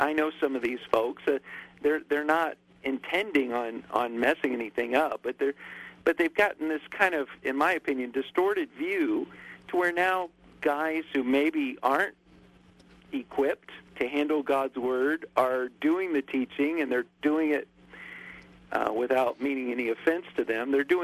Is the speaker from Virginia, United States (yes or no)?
yes; Virginia, United States; I grew up in Virginia, and I grew up in maybe just kind of a typical Southern church.